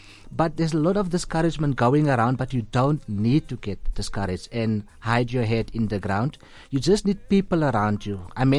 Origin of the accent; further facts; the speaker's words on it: Cape Town, Western Cape, South Africa; From here, I'm going to Cape Town end of the year to launch the book in my hometown, Elsie's River.